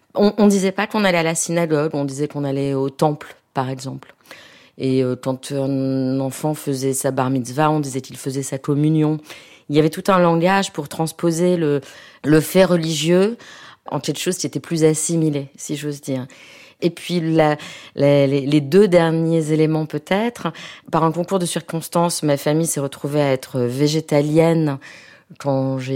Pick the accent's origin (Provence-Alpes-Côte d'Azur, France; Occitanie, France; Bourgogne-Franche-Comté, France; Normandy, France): Provence-Alpes-Côte d'Azur, France; Nice; born there; first language French; Je suis née à Nice au début des années 70, donc ma langue maternelle est le français. Mon premier paysage a été la mer